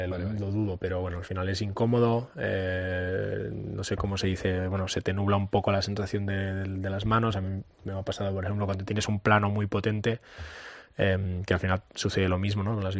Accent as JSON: {"language": "Spanish", "country": "Spain", "said": "que soy el único español del campeonato"}